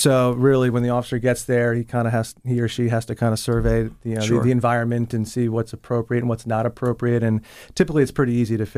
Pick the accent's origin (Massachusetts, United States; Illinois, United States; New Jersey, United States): New Jersey, United States; Harvey Cedars; growing up in Harvey Cedars in the summertime, you know, the beach and the ocean is my passion, right?